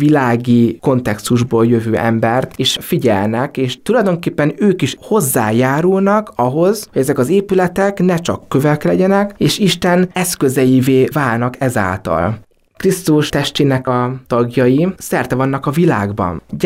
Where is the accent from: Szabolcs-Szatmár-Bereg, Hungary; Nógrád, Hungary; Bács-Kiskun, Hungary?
Szabolcs-Szatmár-Bereg, Hungary; Nyíregyháza; volt egy nagyon nagy fordulópont, amikor Nyíregyházáról elkerültem Pécsre